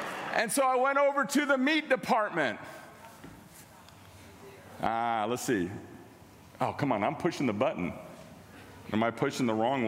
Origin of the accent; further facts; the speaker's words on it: Iowa, United States; now in Texas, United States; I was from Iowa, so I knew, get the faucets running a little bit